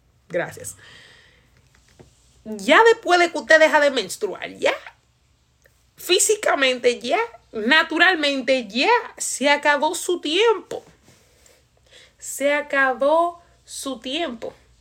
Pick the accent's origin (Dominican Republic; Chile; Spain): Dominican Republic; Entonces, yo de por sí, como dominicana, ¿saben que los dominicanos hablan rápido? Los dominicanos de por sí hablan rápido y yo hablo rápido también.